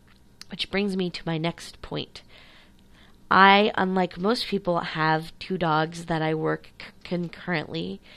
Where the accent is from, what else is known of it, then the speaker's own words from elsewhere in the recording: New Orleans, Louisiana, United States; now in Memphis, United States; we are evacuees from Hurricane Katrina and are going back home to New Orleans in about a week and a half.